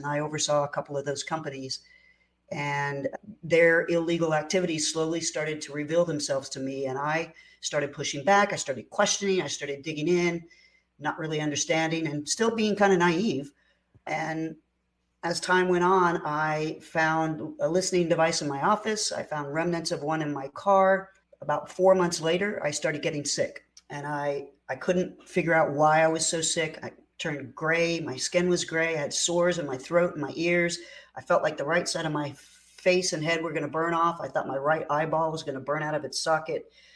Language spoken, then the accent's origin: English; Oklahoma, United States; I was born and raised in Oklahoma, born on a farm and raised in another part of Oklahoma, not on the farm, but the farm is still in our family